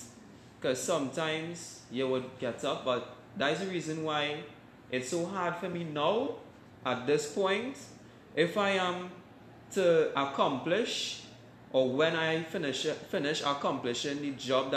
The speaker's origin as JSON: {"language": "English", "town": "Mayaro", "region": "Mayaro–Rio Claro", "country": "Trinidad & Tobago", "tie": "born or raised there", "said": "well, we grew up in Mayaro side, right?"}